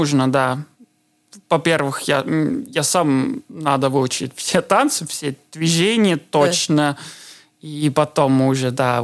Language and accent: Russian; Estonia; first language Estonian; Russian is a second language; что я эстонец, так-то я был как, ну, интересно со мной общаться. Но вначале было трудно, я совсем не говорил на русском.